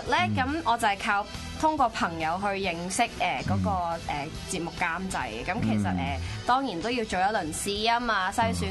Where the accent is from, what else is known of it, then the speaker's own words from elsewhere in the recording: Hong Kong; 嗰度嘅女仔就係我得我一個香港人